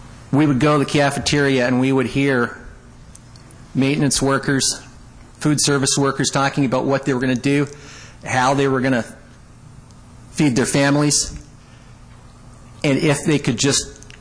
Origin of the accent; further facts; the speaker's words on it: Edmonton, Alberta, Canada; I was born and raised near Edmonton.